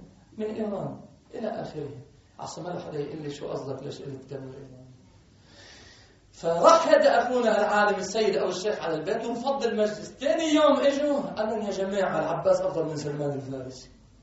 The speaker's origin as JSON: {"language": "Arabic", "country": "Lebanon", "said": "روح شوف لي أمهات الشهداء عندنا بلبنان"}